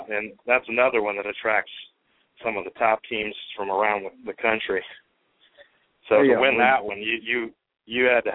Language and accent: English; Missouri, United States; also born or lived in Kansas City; now in Washington, United States; We're from Missouri originally. Before I moved to D.C., I lived in Kansas City